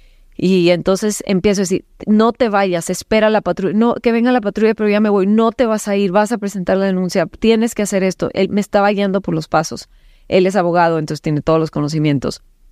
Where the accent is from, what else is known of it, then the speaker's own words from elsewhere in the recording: Cananea, Sonora, Mexico; born there; nací en Cananea, Sonora